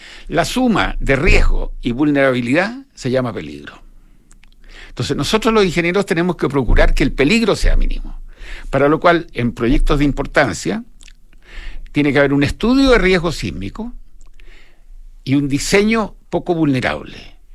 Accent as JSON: {"language": "Spanish", "town": "Arica", "region": "Arica y Parinacota", "country": "Chile", "said": "Pero yo vengo de Arica."}